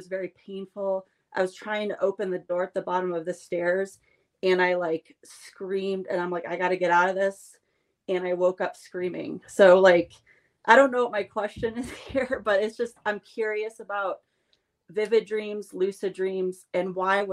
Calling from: Colorado, United States; I'm in Colorado tonight.

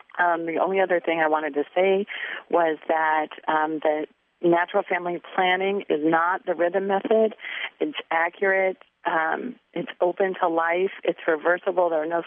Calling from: Omaha, Nebraska, United States; I'm calling from Omaha, Nebraska.

